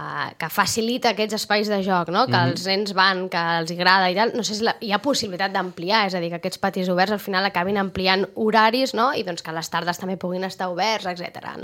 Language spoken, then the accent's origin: Catalan; Sitges, Catalonia, Spain; els que som de Sitges, això ho hem fet tots, saltar la tanca de l'Utrillo del Barratxina.